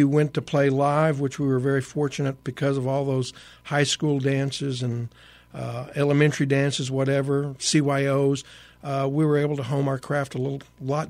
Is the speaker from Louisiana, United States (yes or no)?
yes; Lafayette, Louisiana, United States; also born or lived in Lake Charles; Born in Lake Charles, moved to Lafayette with my grandparents in 1965. I was maybe 3 years as a drummer, arriving in 65, 3 or 4 years